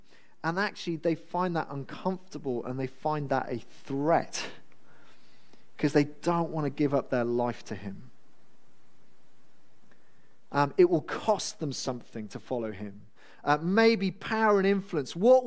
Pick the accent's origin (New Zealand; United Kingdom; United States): United Kingdom; Wales; And as a Brit, as a Welshman, I find it a bit uncomfortable.